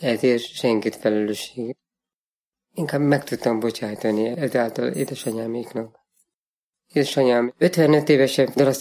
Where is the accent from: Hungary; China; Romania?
Romania; Székelykeresztúr, Harghita; bekerültem a kórházba, és a kórházból bekerültem a áruházban, Székely keresztúron. Egy hatalmas nagy áruház, ahol körülbelül 1000-en voltunk, kellett felnőjek.